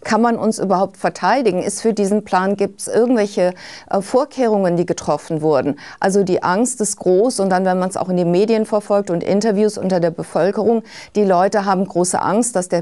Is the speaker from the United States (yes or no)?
yes; United States; German is a second language; Also ich bin Amerikanerin, ich lebe ausschließlich in den USA. Ich bin jetzt zu Besuch hier.